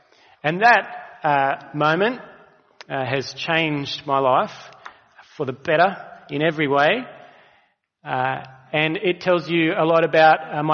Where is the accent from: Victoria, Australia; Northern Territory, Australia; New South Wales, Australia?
New South Wales, Australia; Walgett; born there; It tells you that I was born in Walgett.